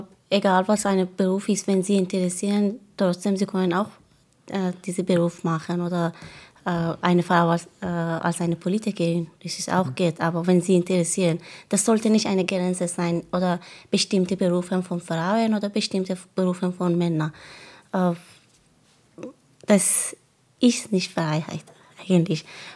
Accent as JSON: {"language": "German", "country": "Afghanistan", "second_language": "German", "said": "in Afghanistan oder in meinem Heimatland"}